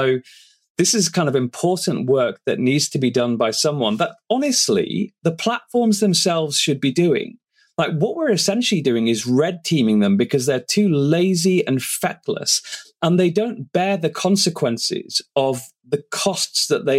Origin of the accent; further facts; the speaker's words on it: United Kingdom; I'm very British. I try very hard not to be grandiose about these things.